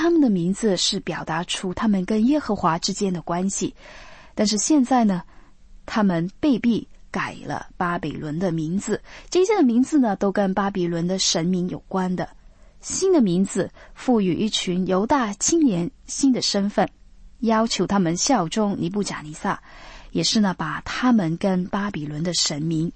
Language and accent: Chinese; China; 那我们中国人啊，最注重就是吃了